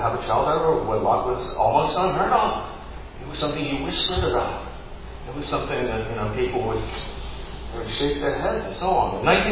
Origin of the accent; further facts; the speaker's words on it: United Kingdom; now in Fayetteville, United States; For me as a Brit